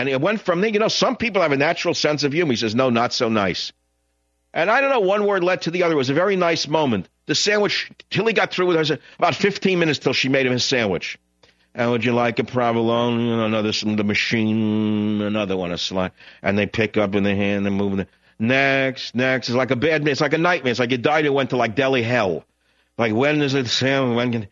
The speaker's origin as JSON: {"language": "English", "region": "New York", "country": "United States", "tie": "born or raised there", "said": "Remember, I grew up in New York"}